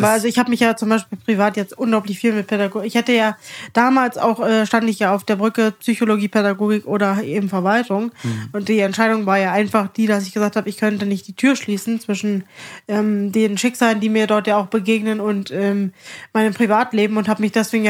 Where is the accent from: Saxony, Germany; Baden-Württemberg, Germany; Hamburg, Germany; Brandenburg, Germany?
Brandenburg, Germany; Weil ich bin ja Brandenburger.